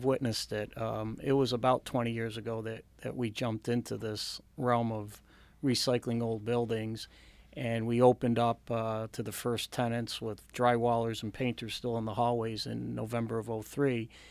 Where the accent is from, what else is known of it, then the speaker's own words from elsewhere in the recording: Mendon, United States; He loves living out. In fact, he lives in my hometown of Mendon.